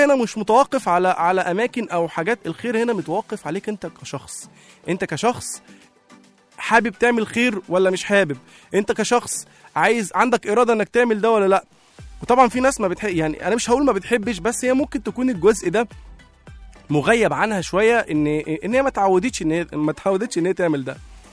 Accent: Egypt; وده يعني احنا كمصريين احنا بنعرف نعمل ده.

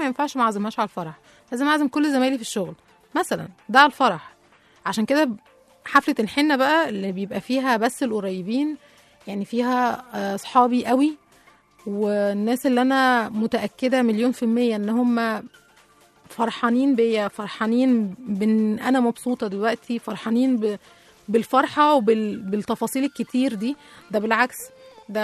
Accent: Egypt; يعني احنا كمصريين مثلا تعمل كارثة ما تعملش كارثة

